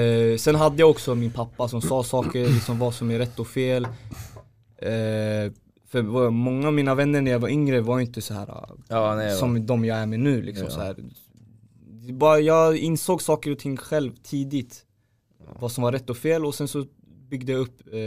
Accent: Iran; now in Sweden; Hellre Sverige än fucking... Iran. Chicago, eller fucking mitt hemland, Iran alltså.

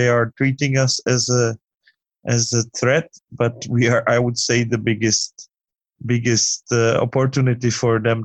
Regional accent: Hradec Králové, Hradec Králové Region, Czechia; Originally I was born in Hradec Králové, some 100 kilometers away from Prague.

